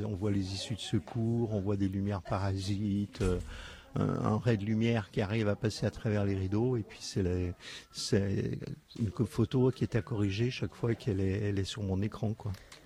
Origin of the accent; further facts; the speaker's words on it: La Bridoire, Auvergne-Rhône-Alpes, France; parce que je suis originaire de La Bridoire.